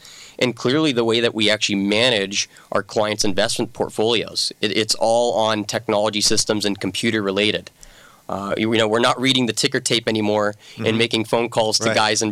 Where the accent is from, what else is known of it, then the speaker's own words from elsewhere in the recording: Los Angeles, California, United States; So I'm an Angeleno, born and raised in Los Angeles, more specifically Northridge. So I was an earthquake kid.